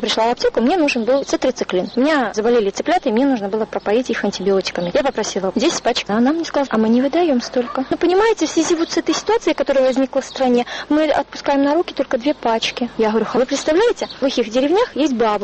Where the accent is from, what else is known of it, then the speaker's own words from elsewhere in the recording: Russia; now in Belarus; К сожалению, я чистая россиянка, поэтому мне не суждено на белорусского.